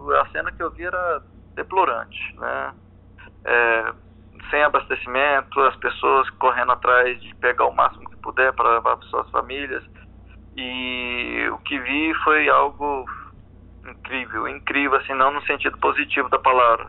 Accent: Anápolis, Goiás, Brazil; also born or lived in Niquelândia; Sim, eu sou natural de Niquelândia, Goiás. Aí eu vivi até os 15 anos em Anápolis, Goiás.

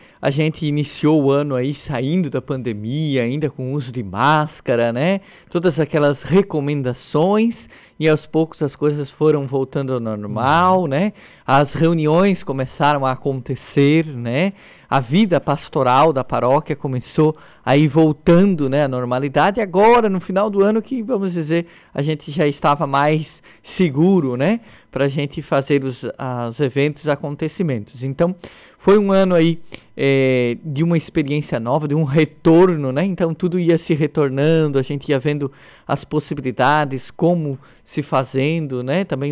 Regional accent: Treviso, Santa Catarina, Brazil; Eu acompanhava quando era criança isso, lá na minha infância, lá em Treviso, né?

